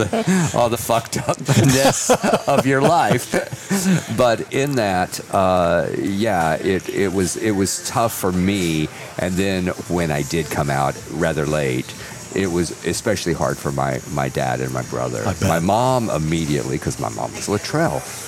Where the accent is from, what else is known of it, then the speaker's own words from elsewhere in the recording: Texas, United States; I'm from Texas, and my dad was my dad was the Southern Baptist preacher.